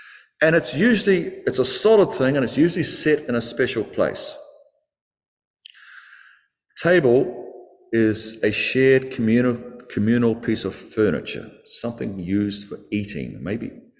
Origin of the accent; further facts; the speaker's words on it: New Zealand; from then on, I knew that what I might assume as a Kiwi barbecue was not local practice.